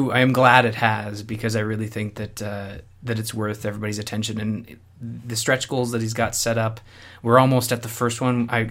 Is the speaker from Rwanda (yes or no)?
no; Canada; this might even be just a wake-up call to those listeners who don't understand we're both Canadian.